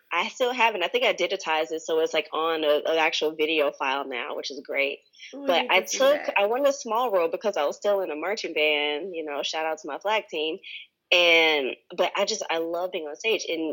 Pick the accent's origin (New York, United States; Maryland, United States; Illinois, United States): Illinois, United States; Chicago; The long answer, or longer answer, is, let's see, born and raised in Chicago.